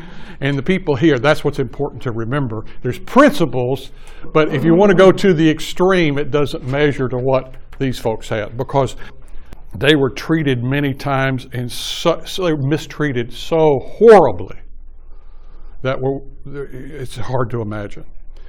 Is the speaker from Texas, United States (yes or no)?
yes; Dallas, Texas, United States; born there; They're not from they weren't born where I was born in Oak Cliff.